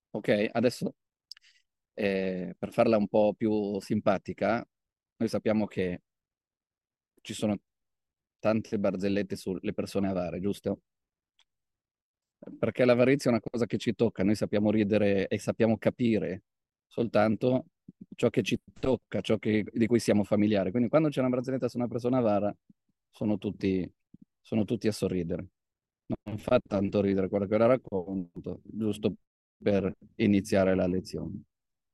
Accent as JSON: {"language": "Italian", "town": "Milan", "region": "Lombardy", "country": "Italy", "said": "sono di Milano, non sono abituato."}